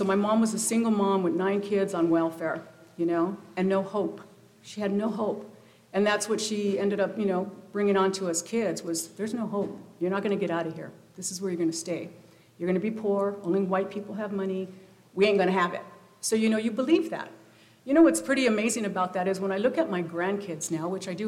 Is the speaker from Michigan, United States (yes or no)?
no; Los Angeles, California, United States; now in Pismo Beach, United States; I'm originally from Los Angeles and what I like to call the Mexican ghetto. Projects, it's near East LA. I grew up in the Hazard Projects, El Sereno, Lincoln Heights.